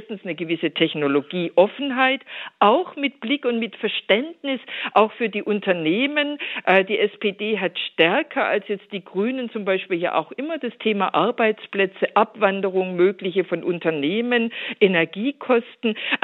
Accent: Baden-Württemberg, Germany; Ich komme ja ursprünglich aus Württemberg.

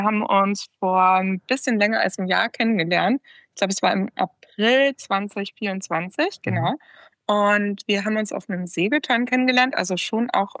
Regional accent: Cologne, North Rhine-Westphalia, Germany; ich bin aus Köln

